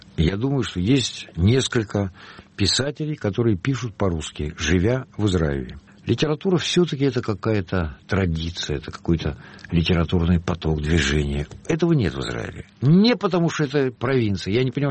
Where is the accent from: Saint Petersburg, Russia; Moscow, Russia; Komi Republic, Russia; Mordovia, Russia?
Moscow, Russia; born there; Я родился в Москве, но почему это? Почему Москва?